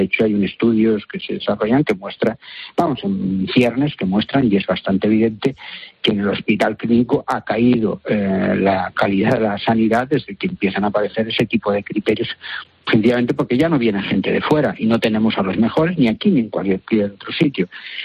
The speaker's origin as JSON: {"language": "Spanish", "region": "Catalonia", "country": "Spain", "said": "Yo soy catalán"}